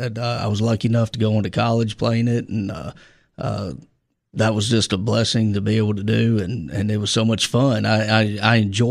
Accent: Little Rock, Arkansas, United States; I was born in Little Rock, Arkansas, born and raised.

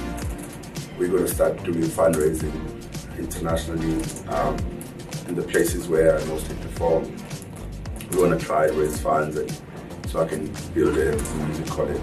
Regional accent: Johannesburg, Gauteng, South Africa; I think growing up in Johannesburg, there's an element of being hungry, you know, in everything that I do.

